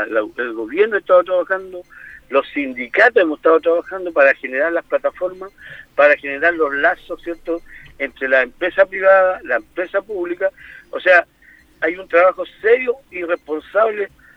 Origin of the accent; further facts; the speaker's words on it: Chile; Hace lo que hace y llega a un resultado negativo para nuestra zona y nuestro país de Chile.